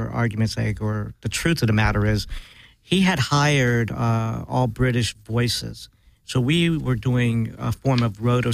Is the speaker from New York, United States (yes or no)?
no; San Francisco, California, United States; I grew up in San Francisco. You're right.